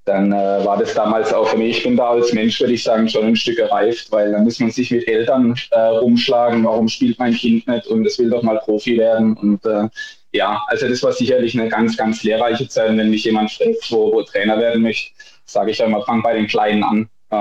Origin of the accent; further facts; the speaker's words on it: Rastatt, Baden-Württemberg, Germany; Ich komme ursprünglich aus Rastatt. Es ist ungefähr eine halbe Stunde weg von Oberachern